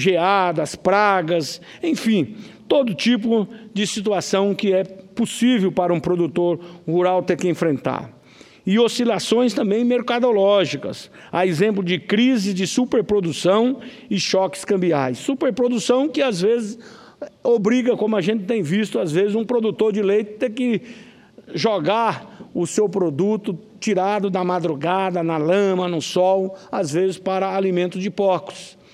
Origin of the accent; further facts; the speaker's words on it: Rondonópolis, Mato Grosso, Brazil; lá na minha cidade natal, Rondonópolis, para uma audiência pública